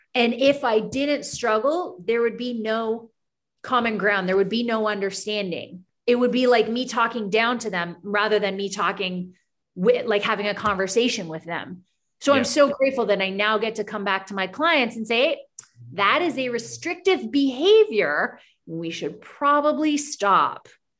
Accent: Canada; now in United States; I'm originally from Canada and nobody ever thinks as that as like a different nation. But I immigrated from Canada to the US.

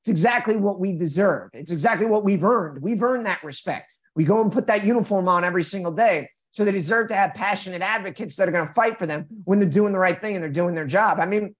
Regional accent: New York, United States; Oh, I'm from New York. I'm not from Jersey.

